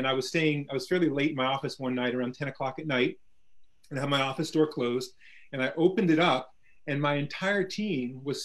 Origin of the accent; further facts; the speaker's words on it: Santa Monica, California, United States; also born or lived in San Jose, United States / Phoenix, United States; So I grew up in Santa Monica, California.